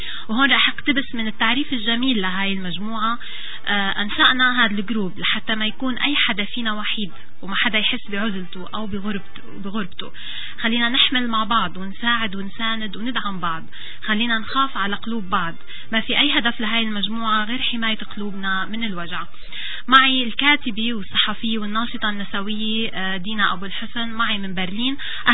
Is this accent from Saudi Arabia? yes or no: no; Syria; ونحن كسوريين انفرض علينا نكون مغتربين بكل أصقاع العالم.